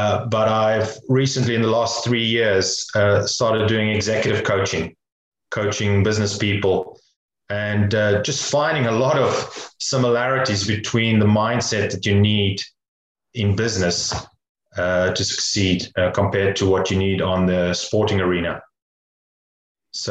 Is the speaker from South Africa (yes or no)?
yes; Cape Town, Western Cape, South Africa; Yeah, I grew up in near Cape Town in South Africa, and I had quite a few siblings